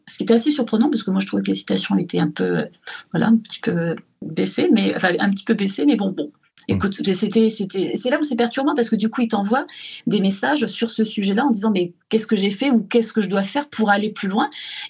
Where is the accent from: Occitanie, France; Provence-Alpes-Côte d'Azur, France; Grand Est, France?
Grand Est, France; Bar-le-Duc; born there; Je suis née à Bar-le-Duc.